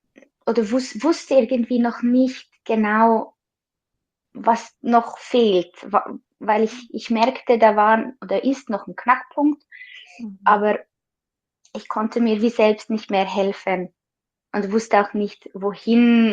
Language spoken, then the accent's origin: German; Switzerland; ich komme aus der Schweiz, wohne in der Schweiz in einem kleinen Dorf.